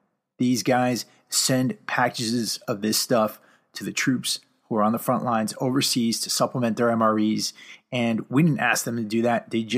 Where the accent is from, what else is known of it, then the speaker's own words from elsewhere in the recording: New England, United States; the things I get from this, you know, you grew up in New England, you're still in New England, and I grew up in New England myself, right?